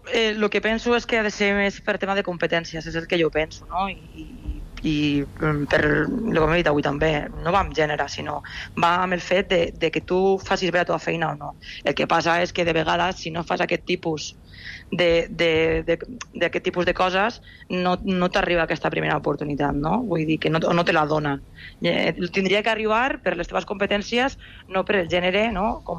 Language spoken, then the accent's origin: Catalan; Castellón de la Plana, Valencian Community, Spain; Jo estic fora de casa meva, jo soc de Castelló, estic aquí, visc sola